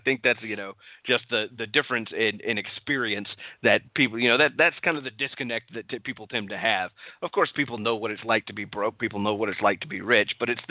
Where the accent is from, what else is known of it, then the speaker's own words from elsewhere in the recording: Henderson, Texas, United States; I actually am now living in my hometown. And my hometown has the first Dairy Queen in all of Texas is in Henderson, Texas.